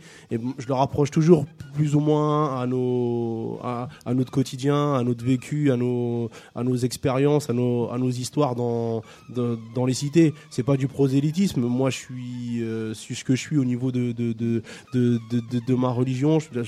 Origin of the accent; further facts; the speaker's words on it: Senegal; du Sénégal.